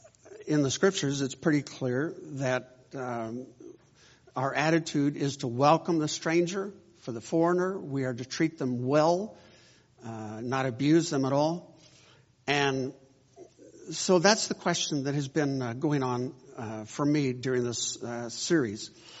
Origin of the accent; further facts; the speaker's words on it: United States; I'm speaking as an American here